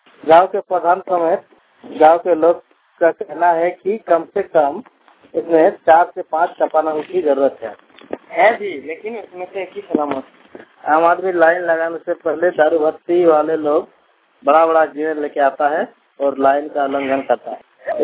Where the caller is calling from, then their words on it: Chapri, Jharkhand, India; गांव चापड़ी, पोस्ट दलवेड़ा, थाना घाट, जिला जिला पूर्वी सिंहभूम, झारखंड।